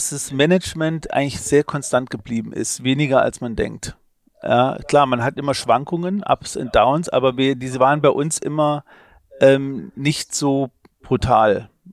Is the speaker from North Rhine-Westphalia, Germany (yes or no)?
no; Trier, Rhineland-Palatinate, Germany; born there; ich komme aus Trier gebürtig